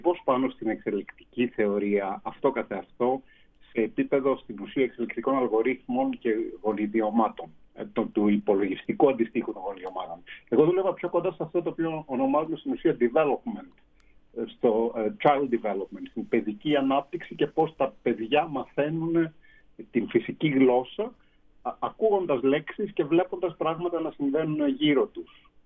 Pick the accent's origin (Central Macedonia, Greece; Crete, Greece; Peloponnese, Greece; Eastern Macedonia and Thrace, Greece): Central Macedonia, Greece; Thessaloniki; also born or lived in Athens; Είμαι Θεσσαλονικός, γεννήθηκα και μεγάλωσα στην Θεσσαλονίκη πέρα από 2 χρόνια στην Αθήνα όταν ήμουν μικρός.